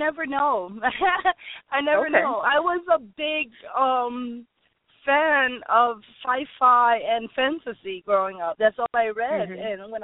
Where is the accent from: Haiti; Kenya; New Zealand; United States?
Haiti; what I grew up in Haiti about